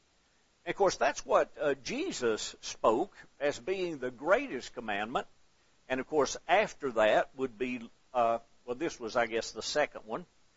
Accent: Alabama, United States; But we are glad to be here. We're from North Alabama.

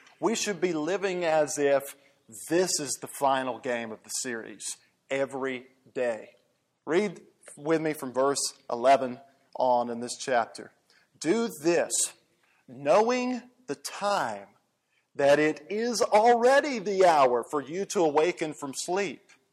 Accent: Georgia, United States; I'm from Georgia and I root for teams from Atlanta

